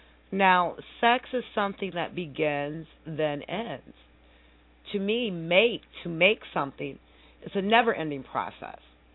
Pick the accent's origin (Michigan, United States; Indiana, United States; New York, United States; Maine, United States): Michigan, United States; Well, I'm from Michigan. I lived in Michigan all of my life.